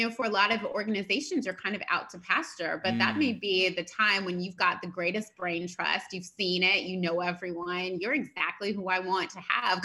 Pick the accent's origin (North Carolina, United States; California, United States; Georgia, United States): Georgia, United States; Atlanta; That all goes to growing up in Atlanta. So I'm from Atlanta. And I had the great pleasure of growing up in Atlanta in the 90s.